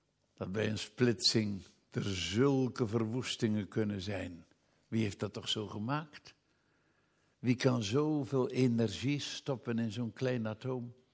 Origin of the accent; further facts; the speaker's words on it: Rilland, Zeeland, Netherlands; Ik herinner me dat ik als kind hier in Rilland over de hoofdweg liep.